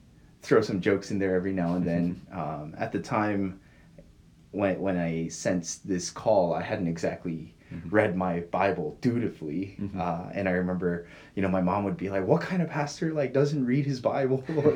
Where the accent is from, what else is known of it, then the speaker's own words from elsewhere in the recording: Toronto, Ontario, Canada; born there; moved away; also born or lived in Korea / United States; I've lived in Canada, Korea, and different parts of the United States.